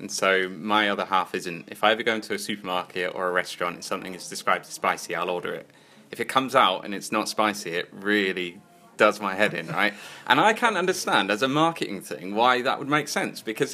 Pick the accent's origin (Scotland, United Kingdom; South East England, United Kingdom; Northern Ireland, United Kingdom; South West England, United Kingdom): South West England, United Kingdom; Bristol; I'm from Bristol, yeah.